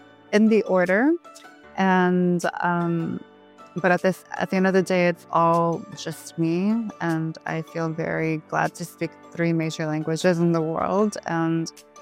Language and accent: English; Kitchener, Ontario, Canada; born there; also born or lived in Quebec City; Okay, so I was born here in Kitchener, Waterloo. I was born in the Grand River Hospital, which was back then called KW Hospital.